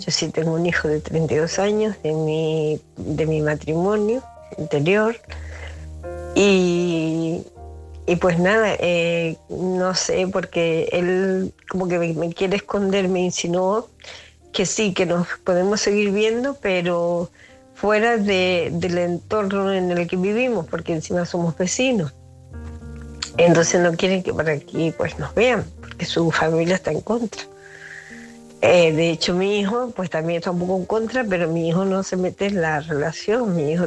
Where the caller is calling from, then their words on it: Santa Cruz de Tenerife, Canary Islands, Spain; llamo de Santa Cruz de Tenerife